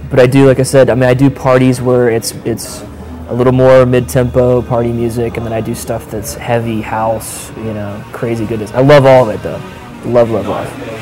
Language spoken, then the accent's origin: English; Texas, United States; Well, we're both from Texas.